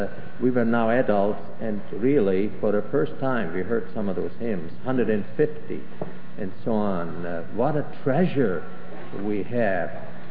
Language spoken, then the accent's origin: English; Germany; English is a second language; now in United States; when we came from Germany, we knew quite a few hymns in German, but they never impressed us as much as some of those hymns that we learned here in America